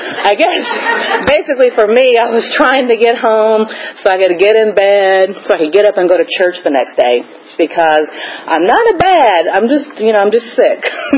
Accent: Lawrence, Kansas, United States; But, you know, when I grew up in Lawrence, Kansas, they didn't sell liquor on Sundays, and I could never save it from Saturday night to Sunday.

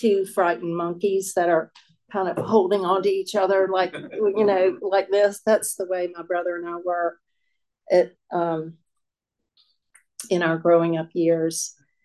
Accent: Chapel Hill, North Carolina, United States; I was born in Chapel Hill, wasn't born there, but moved there and was raised in Chapel Hill, North Carolina. I was born in 1960

